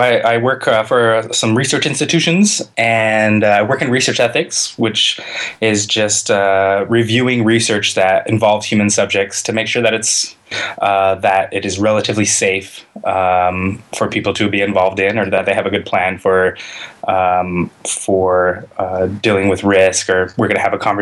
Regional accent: New Jersey, United States; born there; Sure. Oh, I was born in New Jersey, which is a little more of an admission than anything else.

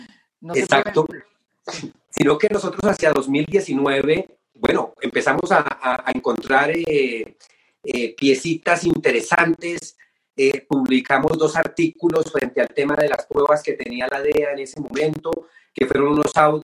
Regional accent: Colombia; como joven colombiano, pues periodista además

